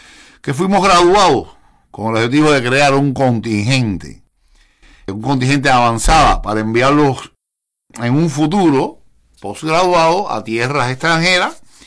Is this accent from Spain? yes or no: no; Cuba; nos atañe como médico de profesión y como cubanos